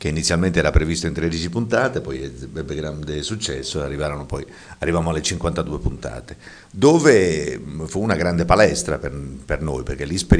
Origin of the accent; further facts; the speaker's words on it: Genoa, Liguria, Italy; che io sono genovese